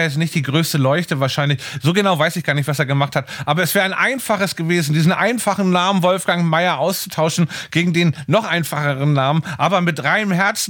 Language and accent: German; Hamburg, Germany; In meiner Heimatstadt, in der Hansestadt Hamburg, bin ich gerade